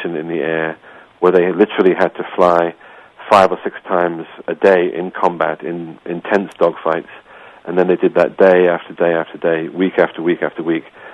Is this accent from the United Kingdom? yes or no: yes; United Kingdom; hey, you know, I'm a Brit.